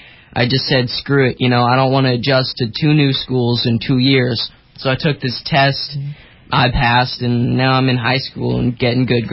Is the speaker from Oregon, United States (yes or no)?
yes; Portland, Oregon, United States; now in Indianapolis, United States; Well, I was born and raised, for the most part, in Portland, Oregon. And, you know, it's my hometown. It'll always be my hometown. I'm currently living in Indianapolis, Indiana.